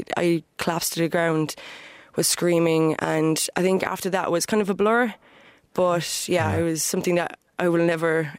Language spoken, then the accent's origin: English; Balnadee, Ireland; I moved from Cork back down to my hometown village in Balnadee, and then was farming and kind of doing college from home from there.